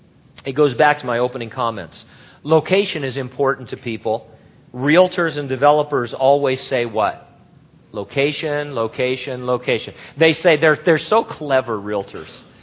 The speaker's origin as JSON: {"language": "English", "town": "San Bernardino", "region": "California", "country": "United States", "tie": "born or raised there", "said": "People are making fun of my hometown. I'm so offended. It was beautiful once. But anyway, San Bernardino was a big city."}